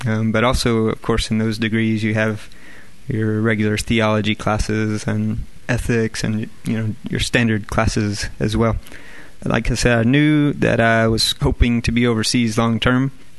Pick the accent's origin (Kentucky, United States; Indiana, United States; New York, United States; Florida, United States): Kentucky, United States; Hardinsburg; now in West Africa; Well, I'm from Hardinsburg, Kentucky, a small town, and I was going to the University of Kentucky studying math education and thought I wanted to be a teacher.